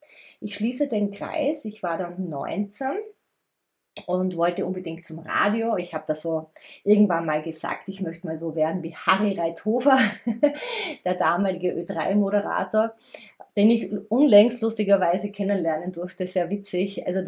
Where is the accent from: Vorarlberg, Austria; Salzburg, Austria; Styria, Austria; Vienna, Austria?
Styria, Austria; accent: Styrian; wir kommen aus der Steiermark, also wir sind Steirer und wir reden steirisch, also ich musste Dialekt sprechen.